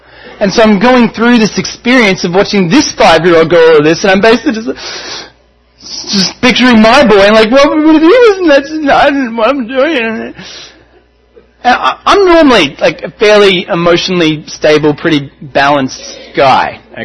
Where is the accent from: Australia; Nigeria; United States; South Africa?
Australia; Melbourne, Victoria; also born or lived in Hobart; my dad's actually from Launceston. I was born in Hobart. I moved to Melbourne as a kid